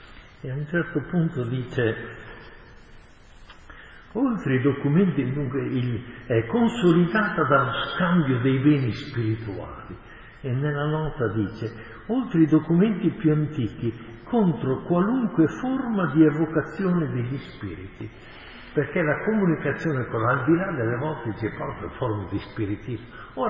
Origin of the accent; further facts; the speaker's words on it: Emilia-Romagna, Italy; Io sono dalla Romagna, no? Mio nonno era di Sarsina